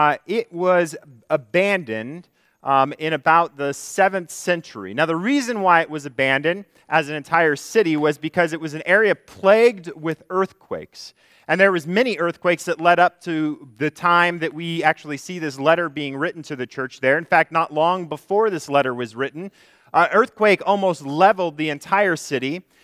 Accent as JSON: {"language": "English", "region": "California", "country": "United States", "said": "You know, my home state, I'm wondering when there's just going to be enough people"}